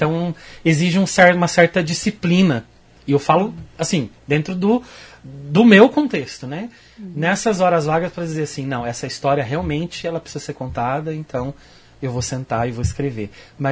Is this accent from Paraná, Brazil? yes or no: yes; Maringá, Paraná, Brazil; now in Londrina, Brazil; Morei aqui muitos anos, nasci em Londrina, me criei a vida toda em Maringá, fiz o EM, fiz mestrado, fiz graduação, mestrado, vida profissional aqui, amigos, família, e recentemente me mudei para Londrina